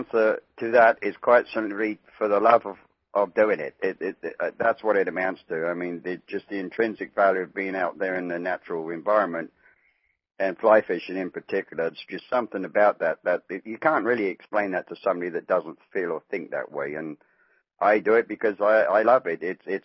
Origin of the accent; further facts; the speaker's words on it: Wales, United Kingdom; now in Arkansas, United States; No, originally not. My friends reckon I'm from eastern Arkansas, but no, not really. I'm over there from Wales in the United Kingdom.